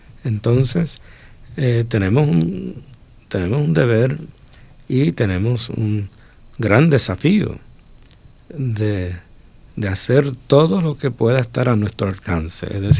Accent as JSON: {"language": "Spanish", "country": "Puerto Rico", "said": "Si nosotros, por ejemplo, como puertorriqueños hemos sufrido, ¿verdad?, las consecuencias del rechazo en el pasado"}